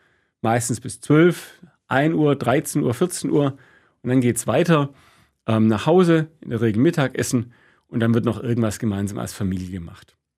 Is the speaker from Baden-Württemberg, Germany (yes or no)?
yes; Sindelfingen, Baden-Württemberg, Germany; also born or lived in Stuttgart; now in Krefeld, Germany; 53 Jahre alt, ich bin evangelischer Pfarrer. Ich bin gebürtig aus Stuttgart, in Sindelfingen groß geworden, im Schwabenland. Und dann in verschiedenen Stationen endlich irgendwann am Niederrhein gelandet. Und zwar seit 2014 wohnen wir hier am Niederrhein in Krefeld im schönen Hüls.